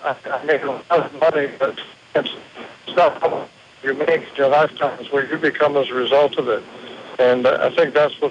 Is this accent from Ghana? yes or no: no; Canada; born there; I was born in Canada, actually